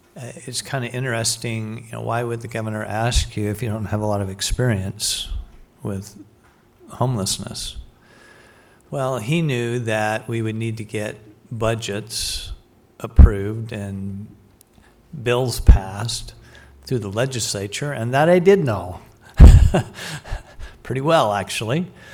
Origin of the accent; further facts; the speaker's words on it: Logan, United States; we grew up in Logan together and graduated from high school